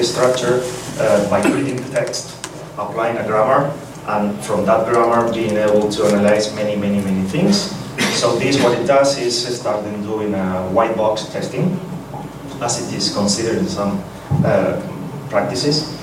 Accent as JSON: {"language": "English", "country": "Argentina", "second_language": "English", "said": "from Argentina."}